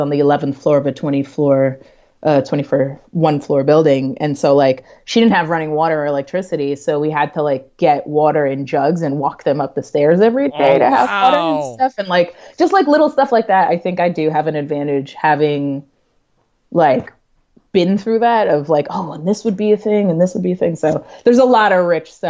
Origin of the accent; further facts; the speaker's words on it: New York City, New York, United States; I'm a New Yorker